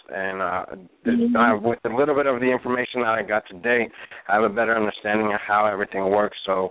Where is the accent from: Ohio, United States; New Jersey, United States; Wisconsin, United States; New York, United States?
New Jersey, United States; I'm from New Jersey.